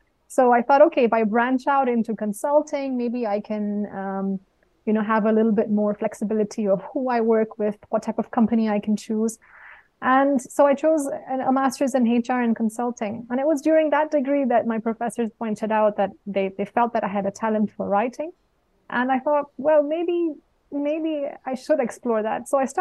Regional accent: Suriname; moved away as an adult; also born or lived in England; I grew up in South America. I'm of Indian heritage. I grew up in a small former Dutch colony called Suriname. And I spent 27 years there. And when I turned 28, I decided to go for a master's degree in England.

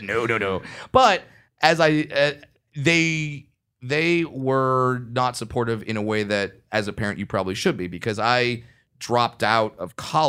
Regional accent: California, United States; Yeah, but I was raised in Orange County, so we had like a 75% chance of getting that one right.

